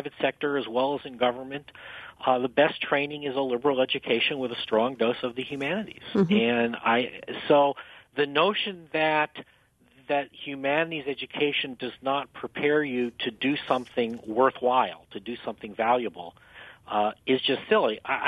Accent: Greenburgh, New York, United States; Outside of New York City, just north of Yonkers, town of Greenberg.

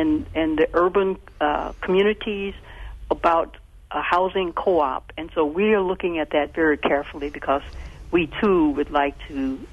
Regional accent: Fort Smith, Arkansas, United States; Fort Smith, Arkansas.

